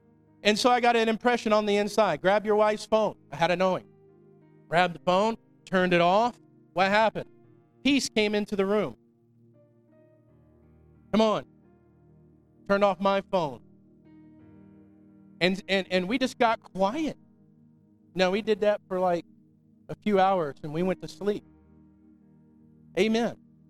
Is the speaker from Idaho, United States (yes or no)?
no; Florida, United States; even in elementary school where I grew up in Florida, they would come in and check our vision.